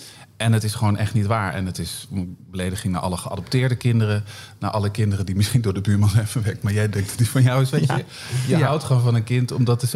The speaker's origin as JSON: {"language": "Dutch", "region": "Groningen", "country": "Netherlands", "said": "Ik kom uit Noordoost-Groningen. Heel klein dorpje."}